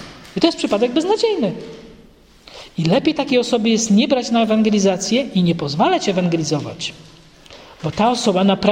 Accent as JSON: {"language": "Polish", "town": "Cieszyn", "region": "Silesian Voivodeship", "country": "Poland", "tie": "born or raised there", "said": "W zborze w Cieszynie, gdzie się wychowywałem, u Zielonych"}